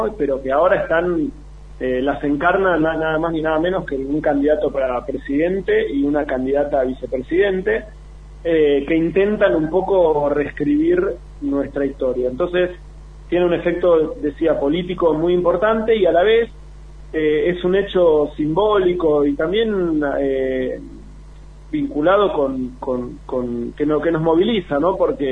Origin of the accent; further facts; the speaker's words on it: Argentina; que nos tienen que dar orgullo como argentinos.